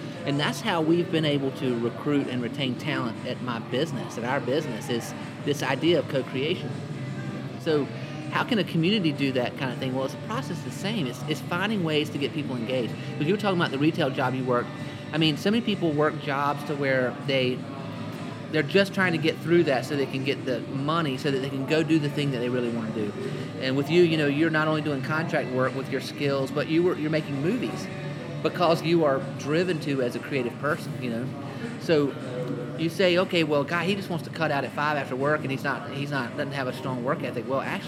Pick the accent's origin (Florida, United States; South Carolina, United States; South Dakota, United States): South Carolina, United States; Rock Hill; I was also born and raised in Rock Hill, South Carolina, except for the missing years.